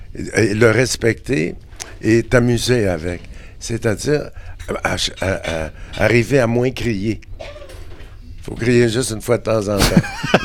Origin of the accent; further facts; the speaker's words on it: Montreal, Quebec, Canada; Puis nous autres, on vient de Montréal. J'avais pas de chevaux à Montréal